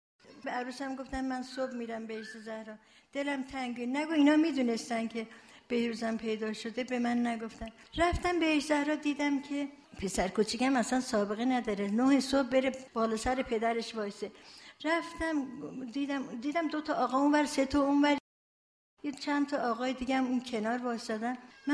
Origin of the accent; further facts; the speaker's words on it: Zanjan, Zanjan Province, Iran; ما ترکیم، زنجانی هستیم